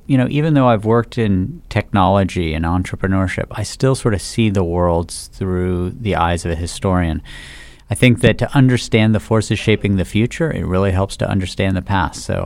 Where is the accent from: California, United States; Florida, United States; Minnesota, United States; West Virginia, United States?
West Virginia, United States; I grew up in the hills of southern West Virginia.